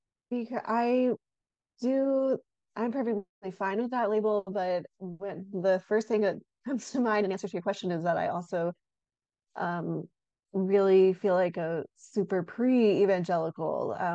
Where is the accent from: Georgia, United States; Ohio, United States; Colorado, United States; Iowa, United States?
Georgia, United States; Atlanta; moved away as an adult; also born or lived in Syracuse / Boston / Charleston; now in East Tennessee, United States; Oh, well, I grew up evangelical here in the South, in the suburbs of Atlanta, and I went to did a little of the traveling you feel compelled to do as a young 20-something